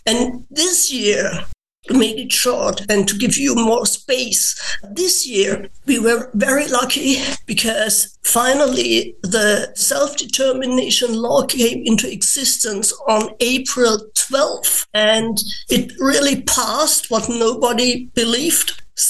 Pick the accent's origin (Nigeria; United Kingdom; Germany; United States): Germany; North Germany; I'm from North Germany, Baltic Sea. I am a non-binary or trans-mas person